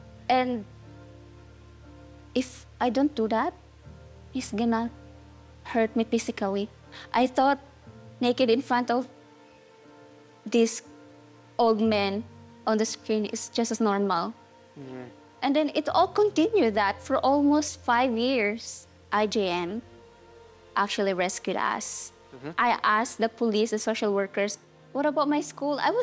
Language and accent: English; Surigao, Caraga, Philippines; I grew up in Surigao.